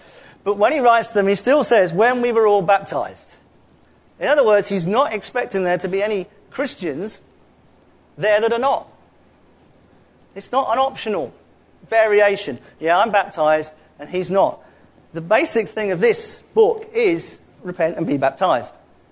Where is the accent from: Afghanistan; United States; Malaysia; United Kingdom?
United Kingdom; London; I'm a southerner. I grew up in London. I loved living in Sussex.